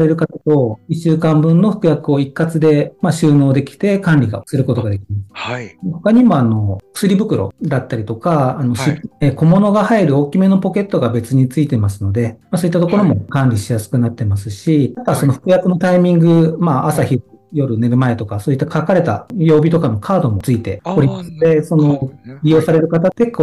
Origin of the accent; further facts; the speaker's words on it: Nara, Japan; 私の実家が奈良県なんですね。